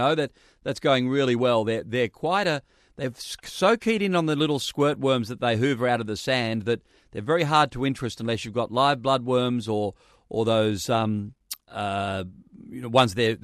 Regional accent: Lake Macquarie, New South Wales, Australia; I grew up on Lake Macquarie

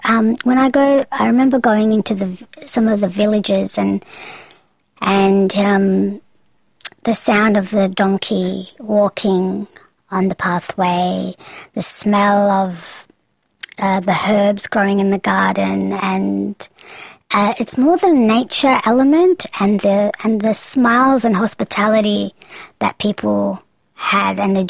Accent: Australia; I grew up in Australia, predominantly, and I grew up in a very Australian culture, surrounded by different cultures in Australia.

